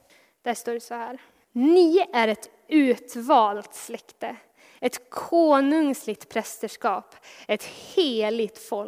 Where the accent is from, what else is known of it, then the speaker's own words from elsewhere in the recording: Västerbotten County, Sweden; born there; som Pingst har i Husmoliden, jättenära där jag är född